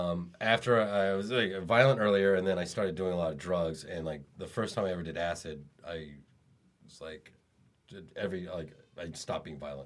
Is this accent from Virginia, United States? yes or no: yes; Sterling Park, Virginia, United States; Yeah, I grew up in Sterling Park, Virginia.